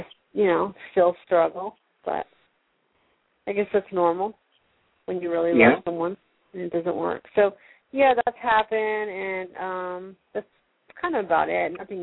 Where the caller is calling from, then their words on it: Florida, United States; from Florida.